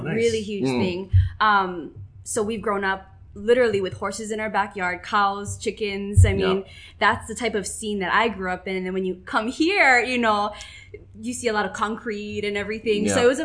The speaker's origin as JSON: {"language": "English", "town": "Honaunau", "region": "Hawaii", "country": "United States", "tie": "born or raised there", "said": "I am from South Kona, a little place called Honanau. Born and raised there. Honanau. Born and raised there."}